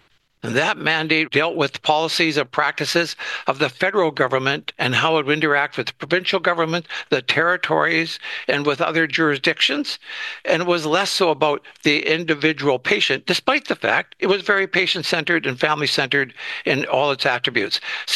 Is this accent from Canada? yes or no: yes; Canada; as a Canadian